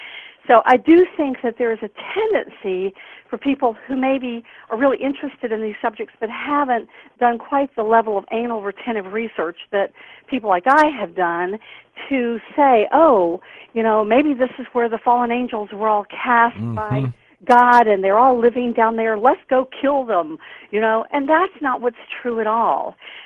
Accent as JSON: {"language": "English", "region": "Deep South", "country": "United States", "tie": "born or raised there", "said": "when I was raised here in the Deep South, I was raised to believe"}